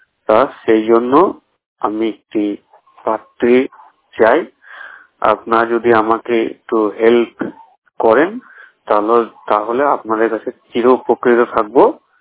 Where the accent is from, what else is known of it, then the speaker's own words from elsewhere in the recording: Murshidabad, West Bengal, India; আমার বাড়ি হচ্ছে, গ্রামের নাম হচ্ছে নগর, পোস্ট অফিস কামনগর, থানা রেডিনগর, জেলা মুর্শিদাবাদ।